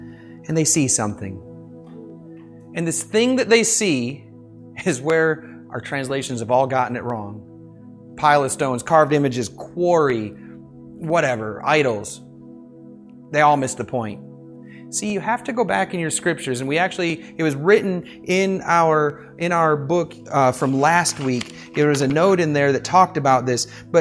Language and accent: English; Michigan, United States; Well, I remember growing up in Michigan, there was this guy named Gary, and he would take this hiking trip every year or two.